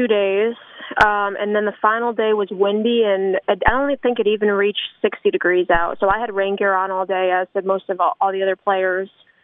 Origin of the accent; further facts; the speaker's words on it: Hartford, Connecticut, United States; I grew up in Hartford 2 hours away.